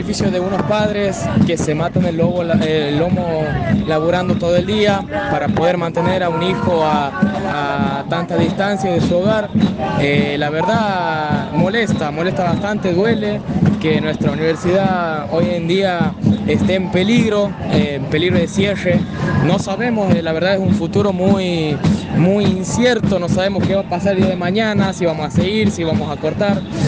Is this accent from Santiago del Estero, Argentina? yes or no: yes; Santiago del Estero, Argentina; Yo soy de Santiago del Estero.